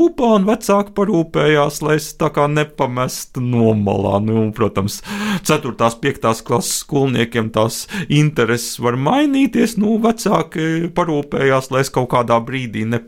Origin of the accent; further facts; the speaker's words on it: Daugavpils, Latgale, Latvia; es pats esmu no Daugavpils, mācījos Daugavpils 12. vidusskolā.